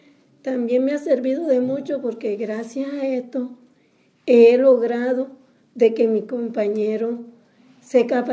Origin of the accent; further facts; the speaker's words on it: San Jacinto, Bolívar, Colombia; vengo de San Jacinto Bolívar, vivo en un barrio llamado Sevilla Alegría.